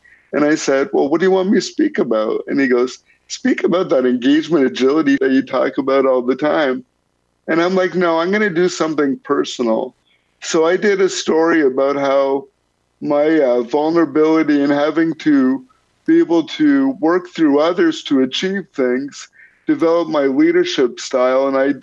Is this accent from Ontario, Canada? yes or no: yes; Windsor, Ontario, Canada; growing up in Windsor, Ontario, which is a blue-collar kind of, you're not going to knock us down kind of town